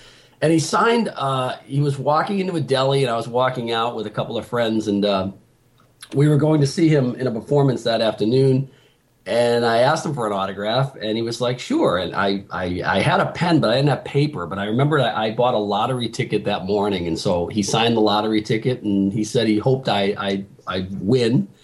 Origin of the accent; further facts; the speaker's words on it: Springfield, Massachusetts, United States; I met him years ago. I'm from Springfield, Massachusetts, and he would come to the Berkshires Williamstown, the Williamstown Film Festival.